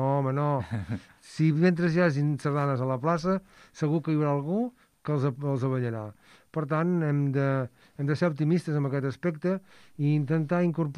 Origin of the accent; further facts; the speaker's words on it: Caldes de Malavella, Catalonia, Spain; jo no m'he amagat mai que sóc de Caldes de Malavella